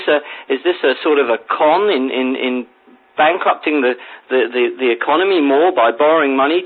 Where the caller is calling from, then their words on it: England, United Kingdom; I'm calling from England.